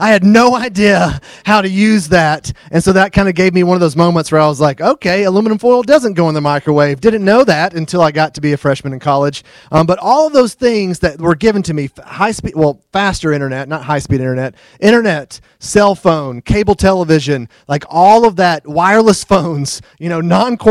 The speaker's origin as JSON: {"language": "English", "town": "Murfreesboro", "region": "Tennessee", "country": "United States", "tie": "born or raised there", "said": "I'm from Murfreesboro, Tennessee, originally. I grew up kind of, my dad has a farm and I grew up going on the farm, working on the farm."}